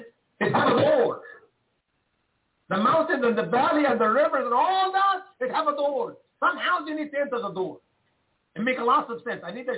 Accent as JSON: {"language": "English", "country": "Egypt", "said": "land he's talking about here, where the children of Israel will be afflicted, are the land of Egypt, my home country."}